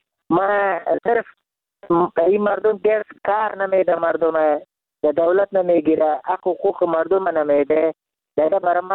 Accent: Jalalabad, Nangarhar, Afghanistan; من خودم افغان هستم، من انگرار هستم، من خواهر شهر جلال آباد هستم.

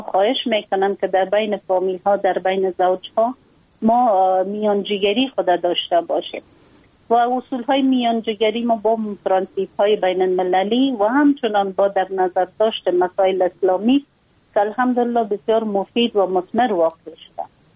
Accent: Afghanistan; ما یک خانم مسلمان هستم، از افغانستان هستم

